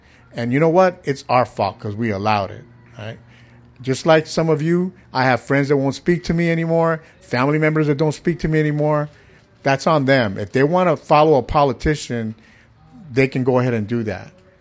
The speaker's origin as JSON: {"language": "English", "country": "Puerto Rico", "said": "I come from Puerto Rico. The Spaniards did us in, right?"}